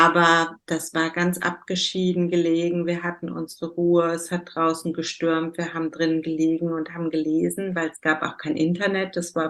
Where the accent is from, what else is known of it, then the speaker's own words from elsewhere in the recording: Hanau, Hesse, Germany; born there; Also, ich bin ja in Hanau geboren